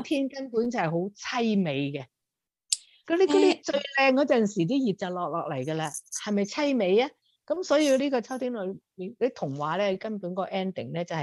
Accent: China; 我哋始终咧都搞唔掂呢啲系我哋中国人嗰个思想啊

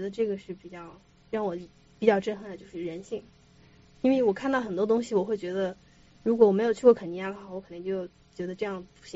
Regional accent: China; 我说我不是白人，我是中国人，我是黄种人。

